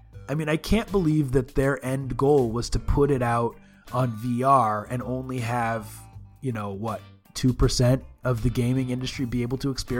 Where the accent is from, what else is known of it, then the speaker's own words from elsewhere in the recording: Bellevue, Washington, United States; Number one, they're from my hometown, Bellevue, Washington.